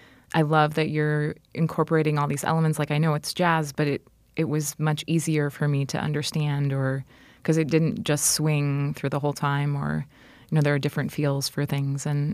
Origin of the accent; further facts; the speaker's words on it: Milton, Wisconsin, United States; moved away as an adult; I am originally from Milton, yes.